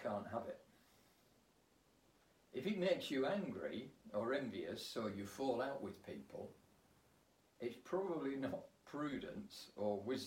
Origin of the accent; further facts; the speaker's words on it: Scotland, United Kingdom; born there; Maybe it's because I was born in Scotland.